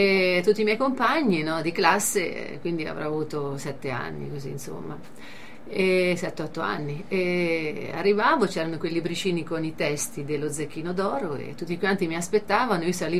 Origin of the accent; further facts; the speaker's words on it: Perugia, Umbria, Italy; io sono Umbra